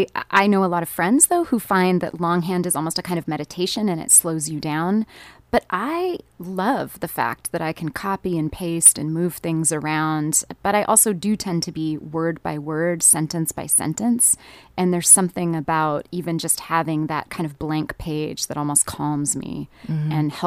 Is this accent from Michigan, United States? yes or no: no; Tacoma, Washington, United States; now in Portland, United States; I'm from Tacoma, Washington, mm-hmm. originally.